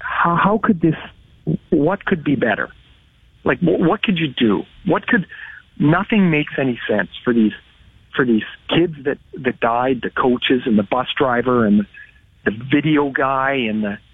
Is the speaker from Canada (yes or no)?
yes; Trail, British Columbia, Canada; I grew up in Trail. We'd play a playoff game, and there's 3,000 people in the building. There's only 7,000 people in the town.